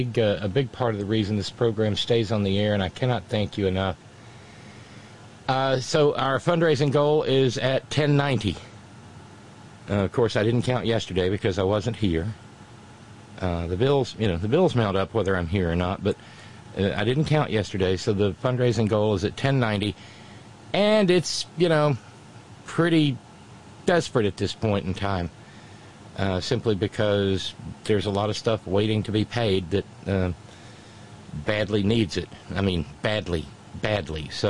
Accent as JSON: {"language": "English", "region": "Alabama", "country": "United States", "tie": "born or raised there", "said": "it was roughly equivalent to driving from here to my hometown in Alabama in a day."}